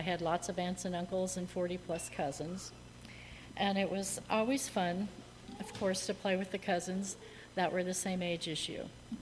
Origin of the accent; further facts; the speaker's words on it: Oregon, United States; also born or lived in Bluffton, Ohio; I was born in Bluffton, Ohio, and the family moved to Oregon 3 weeks later.